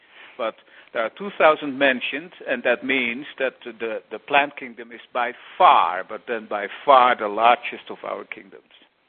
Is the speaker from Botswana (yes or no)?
no; Sweden; moved away as an adult; I moved away from Sweden about 2 years ago.